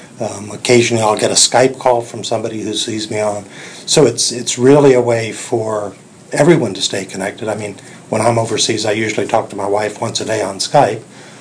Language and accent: English; Midwest, United States; Oh, it was quite a challenge and very different from where I grew up in the Midwest.